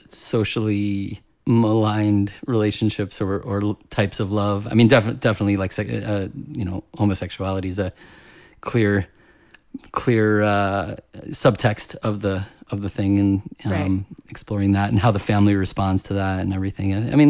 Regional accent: Long Island, New York, United States; I grew up in Long Island, which is, you know, was sort of maybe an hour and a half from where Action Park was.

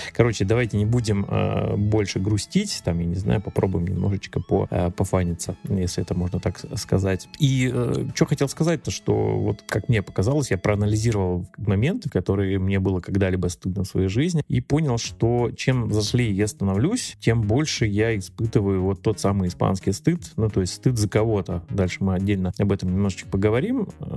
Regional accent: Primorsky Krai, Russia; в провинции, я там из Приморского края родом

